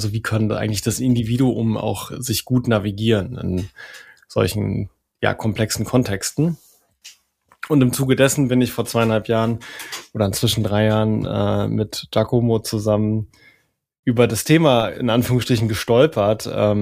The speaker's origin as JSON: {"language": "German", "region": "North Rhine-Westphalia", "country": "Germany", "said": "Ich komme aus dem Siegerland, da gibt es viel Stahlindustrie."}